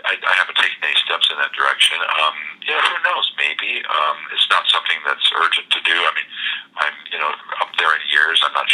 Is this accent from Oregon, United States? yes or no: yes; Oregon, United States; now in Los Angeles, United States; I'm originally from Oregon, and I taught school up there back in the 70s, and I always wanted to come to L.A. and work in the movies